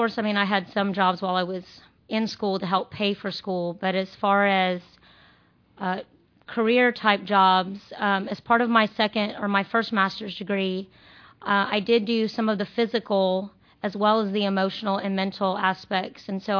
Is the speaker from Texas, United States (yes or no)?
yes; San Antonio, Texas, United States; well, I am from San Antonio, Texas originally. I grew up there, went to schooling there, high school.